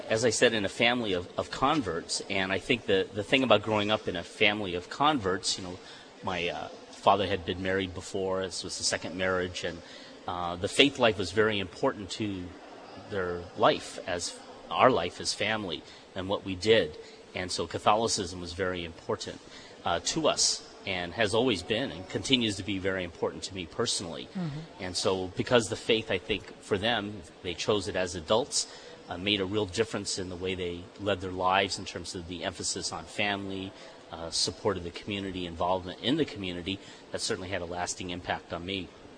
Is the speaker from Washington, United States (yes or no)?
yes; Washington, United States; also born or lived in Japan; Well, I was born in Japan, and my parents, when I was very young, they moved to the United States. My father was from Chicago. My mother was a Japanese national. They met in Japan. So we first settled in the state of Washington